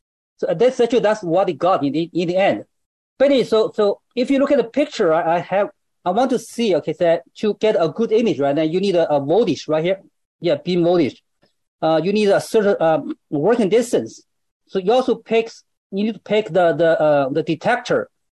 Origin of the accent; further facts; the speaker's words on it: Dalian, Liaoning, China; English is a second language; All right, my hometown is called Dalian in China. It's it's actually across sea from Japan and Korea, if you want to know where is it located. We have a mountain, we have a sea